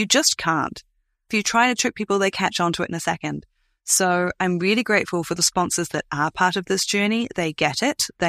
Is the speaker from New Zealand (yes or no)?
yes; New Zealand; I as a New Zealander